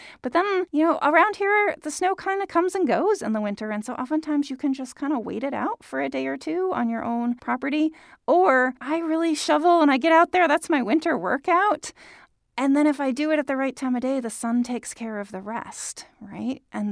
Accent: Minnesota, United States; Where I grew up in Minnesota, we applied sand in the winter

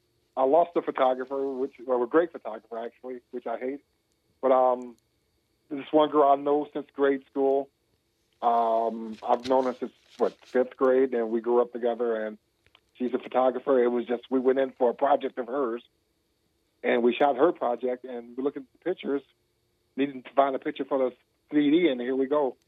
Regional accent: Westmont, United States; Remember, I grew up in Westmont, so I'm like a suburban kid.

